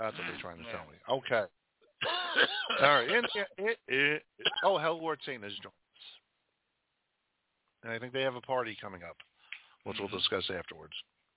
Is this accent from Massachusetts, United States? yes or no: no; Long Island, New York, United States; It's like … I'm from Long Island. … a Long Islander.